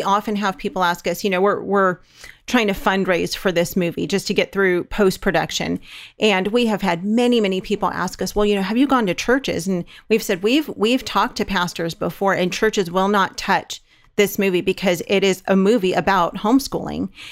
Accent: California, United States; We're from California, and I literally cannot wrap my mind around the things that are being taught to these children.

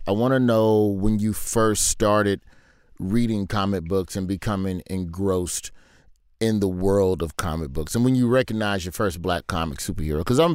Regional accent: Birmingham, Alabama, United States; growing up in Birmingham, you did not go to the white side of town unless a white classmate had a birthday or unless it was time to go Christmas shopping.

